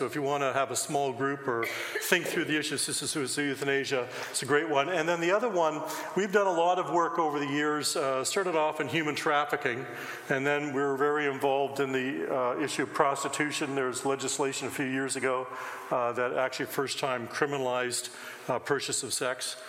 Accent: Toronto, Ontario, Canada; born there; I was born in Toronto. I work in Ottawa.

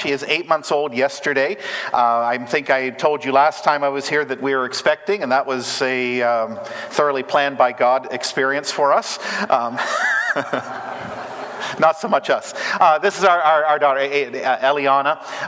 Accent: Nova Scotia, Canada; also born or lived in Alberta; now in United States; I was born in Alberta. I grew up in Nova Scotia, went to Briarcrest, met my wife there. She's from Langham, Saskatchewan. And we've been in the States for almost 20 years now

